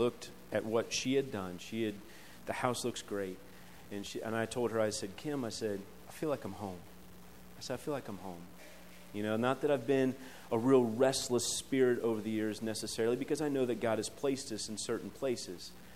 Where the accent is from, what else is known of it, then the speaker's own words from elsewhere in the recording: Van Wert, Ohio, United States; So, you know, as a boy growing up, I came from Van Wert.